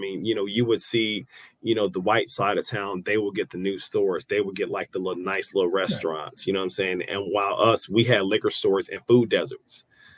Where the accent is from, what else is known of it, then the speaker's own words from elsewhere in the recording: Kansas City, Missouri, United States; Like, you know, I'm from Southside, you know, I'm from Southside, Kansas City, 63rd Street. So being from where I'm from made me want to explore more.